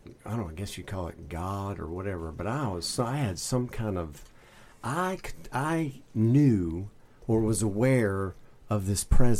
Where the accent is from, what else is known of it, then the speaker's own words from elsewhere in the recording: Southern US, United States; I am a Southern boy, and so I grew up in the Bible Belt